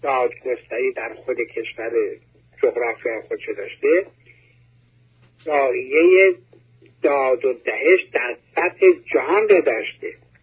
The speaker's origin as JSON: {"language": "Persian", "country": "Iran", "said": "این زادگان فرزندان آزادگان، از ایرانم، از شهر آزادگان."}